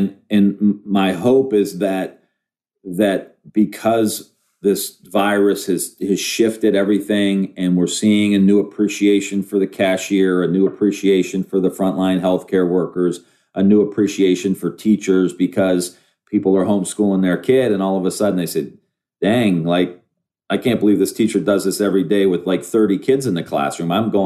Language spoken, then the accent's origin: English; Ohio, United States; Because I'm from Ohio and that's what we do.